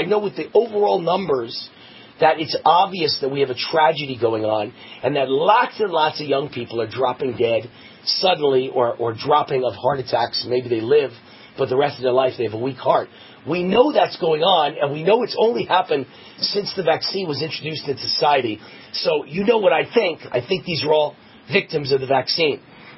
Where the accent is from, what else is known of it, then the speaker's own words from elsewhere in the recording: New York, United States; now in Las Vegas, United States; Actually, I'm from New York, but I live in Las Vegas, Nevada for the last 21 years, so it's my adopted hometown.